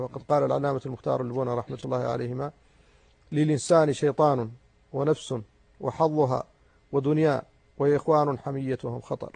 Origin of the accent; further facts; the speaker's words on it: Mauritania; وعندنا في موريتانيا ينقص التدين.